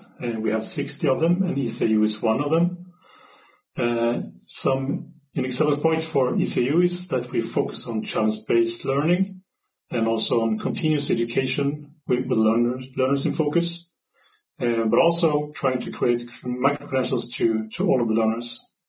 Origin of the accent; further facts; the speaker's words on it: Sweden; I'm from Sweden.